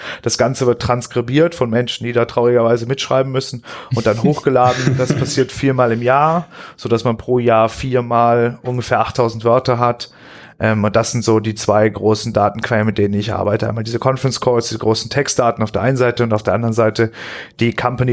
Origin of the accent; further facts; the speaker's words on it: Austria; wie es bei uns in Österreich ist